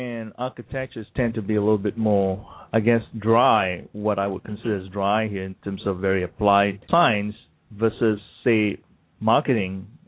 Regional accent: Malaysia; And I grew up in Malaysia, and to be honest with you, I've always been fascinated with astronomy, because in Malaysia, the time when I grew up, the skies were so clear.

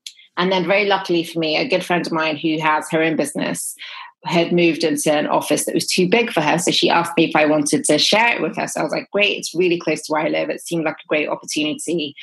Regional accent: England, United Kingdom; now in San Francisco, United States; You can tell from my accent, I didn't grow up here. I grew up in England.

